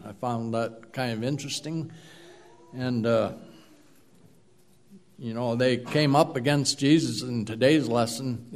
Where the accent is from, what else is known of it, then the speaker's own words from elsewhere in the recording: Missouri, United States; Thinking about stone, I had to think of growing up in Missouri, where I did.